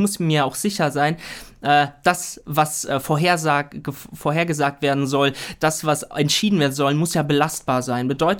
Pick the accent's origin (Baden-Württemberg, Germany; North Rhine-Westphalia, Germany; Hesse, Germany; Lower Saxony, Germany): North Rhine-Westphalia, Germany; Erstmal, ja, ich komme aus Südwestfalen. Ja. So, ich bin da groß geworden, ich habe da studiert